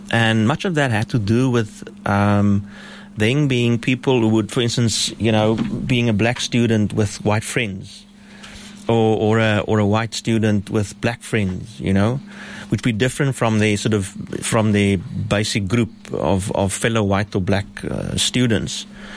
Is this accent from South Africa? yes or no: yes; South Africa; Well, the point is, we're South African, we're African, and hope is our thing.